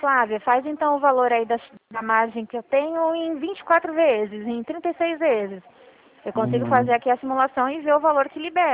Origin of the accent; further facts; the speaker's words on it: Dracena, São Paulo, Brazil; eu sou de Dracena.